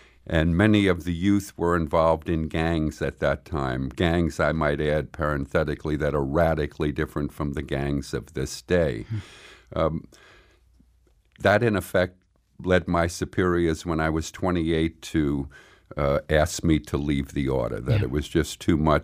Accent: New Orleans, Louisiana, United States; As I said, I'm from New Orleans, but I got to witness the presence of evil in a very ordinary way.

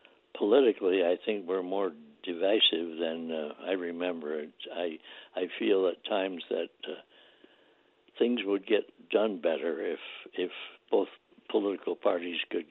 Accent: New York, United States; I was back in New York State, which was my home state, and I got to see my family

